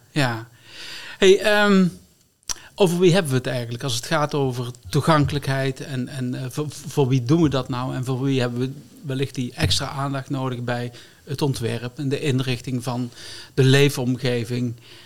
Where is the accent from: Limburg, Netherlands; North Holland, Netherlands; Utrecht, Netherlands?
Limburg, Netherlands; Ik kom ook uit Limburg.